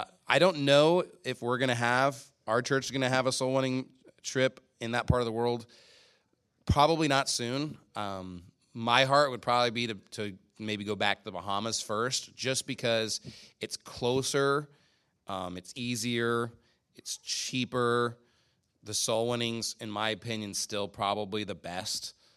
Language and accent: English; Texas, United States; You know, me as a Texan, I want to just put my foot on the pedal and just go.